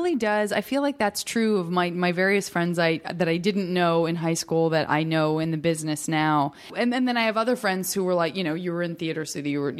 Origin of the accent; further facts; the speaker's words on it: Arizona, United States; No, I'm from Arizona, and I've spent a lot of time in Idaho.